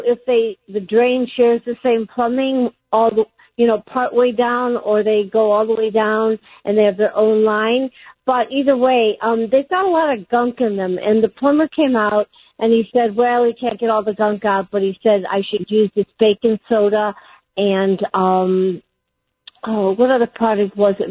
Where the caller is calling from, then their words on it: Hermosa Beach, California, United States; I'm from Hermosa Beach.